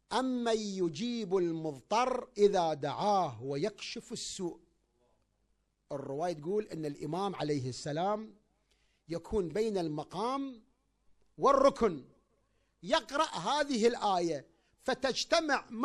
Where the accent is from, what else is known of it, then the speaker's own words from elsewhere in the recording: Kuwait; زين الآن عندنا بالكويت المرأة تخرج بسيارتها إلى الصباح ما حيتعرض لها